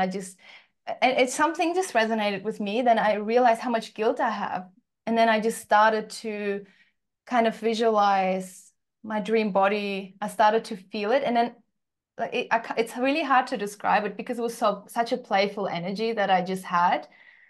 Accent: Uzbekistan; I grew up in Uzbekistan, which was we didn't have any money at all, but I've always known I want more.

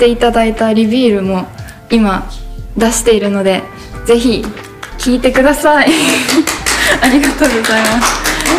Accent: Okinawa, Japan; 私沖縄出身なので、はい、沖縄にいた時に

